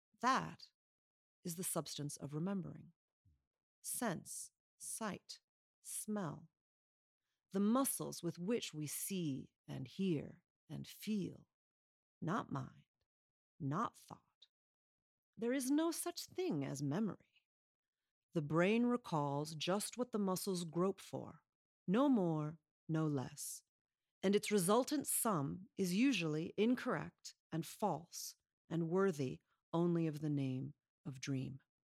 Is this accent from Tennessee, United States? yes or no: no; Chicago, Illinois, United States; I'm from Chicago, and that would offend everyone, left, right, and center.